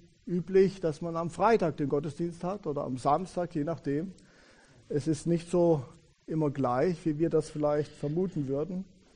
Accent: Baden-Württemberg, Germany; born there; Ich bin geboren in Süddeutschland, im Landkreis Lörrach, ganz Südwestecke, bin in einem Elternhaus groß geworden. Meine Eltern waren in der evangelischen Kirche

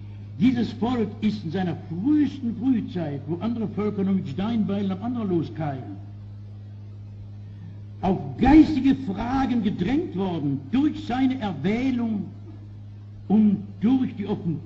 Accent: Frankfurt, Hesse, Germany; dass ich wieder anfange mit meiner Heimatstadt Frankfurt

